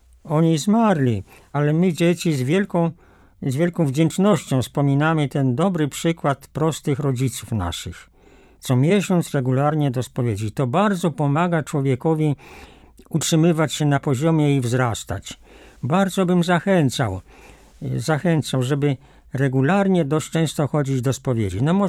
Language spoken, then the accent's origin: Polish; Mroczki, Masovian Voivodeship, Poland; Ja pochodzę z małej wsi mazowieckiej, małych Mroczk. Rodzice prości, rolnicy, ale co miesiąc chodzili do spowiedzi.